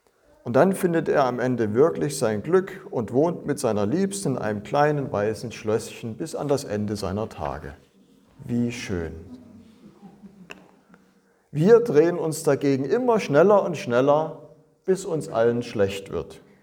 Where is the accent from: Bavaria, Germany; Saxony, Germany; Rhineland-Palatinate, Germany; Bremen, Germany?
Saxony, Germany; Zittau; Wir waren kürzlich in meiner Heimat in Zittau